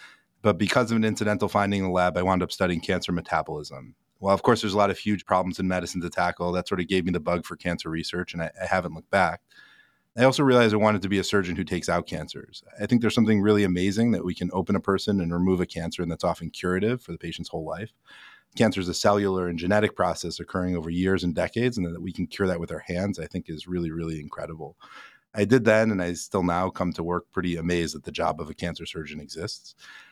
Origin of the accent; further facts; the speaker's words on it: Cleveland, Ohio, United States; So I grew up in Cleveland, actually a few houses from where I live now